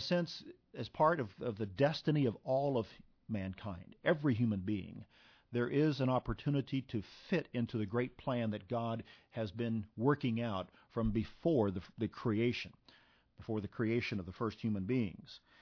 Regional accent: Missouri, United States; I was born and raised in Missouri. That's where I came from.

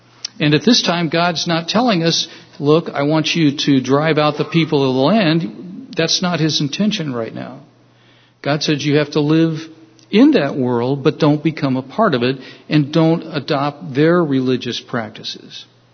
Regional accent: California, United States; So growing up in California

